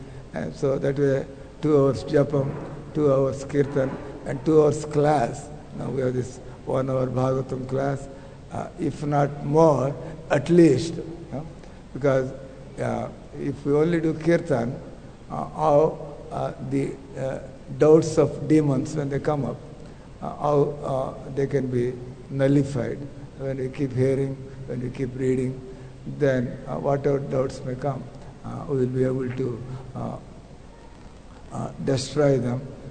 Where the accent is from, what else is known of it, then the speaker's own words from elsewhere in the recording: Andhra Pradesh, India; And I am from Andhra Pradesh